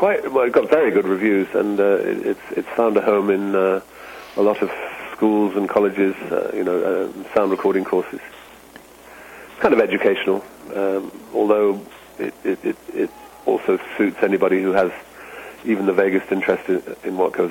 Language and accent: English; London, United Kingdom; Yes, I grew up in London, and you know, I still have family there. I have two sons living in London